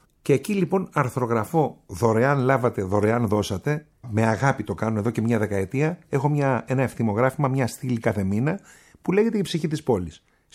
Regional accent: Athens, Attica, Greece; Επίσης αναφέρονται τα στέκια της Κυψέλης. Εκεί που μεγάλωσα, εκεί που έζησα

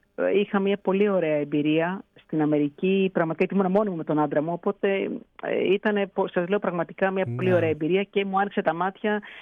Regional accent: Greece; moved away as an adult; Ξέχασα να σας πω, είμαι φιλόλογος από την Ελλάδα.

